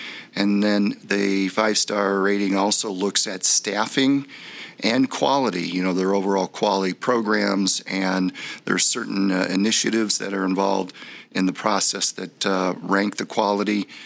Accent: Redford Township, Michigan, United States; I grew up in Redford Township, right across from the original village, Village of Redford.

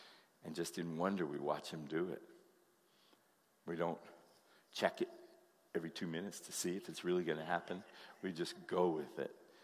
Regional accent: Colorado, United States; I'm from Colorado, and so we have hunters in Colorado.

